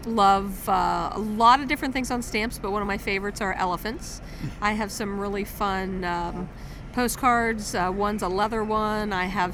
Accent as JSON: {"language": "English", "town": "Bellefonte", "region": "Pennsylvania", "country": "United States", "said": "Well, I am from Bellefonte, Pennsylvania"}